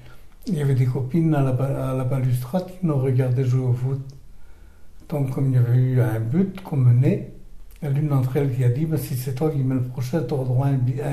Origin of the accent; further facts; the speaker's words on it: Saint-Divy, Brittany, France; moved away as an adult; also born or lived in eastern France; je suis né en 1935 à Saint-Divy, canton de Landerneau.